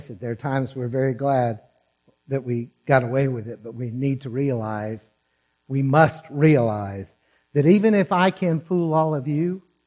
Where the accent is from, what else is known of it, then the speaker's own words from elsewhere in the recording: Texas, United States; I grew up in Northeast Texas, and we have very well-defined of what ideas of what holy living was and wasn't.